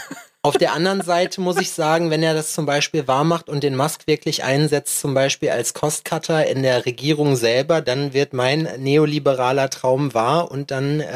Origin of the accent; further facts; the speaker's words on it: Germany; ich bin Deutscher